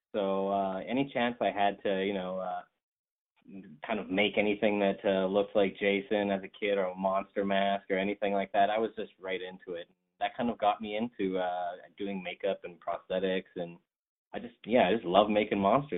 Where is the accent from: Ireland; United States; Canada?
Canada; Alberta; now in Vancouver, Canada; So I moved out to Vancouver from Alberta, which is a kind of province right beside British Columbia here, and decided that I was going to go to film school.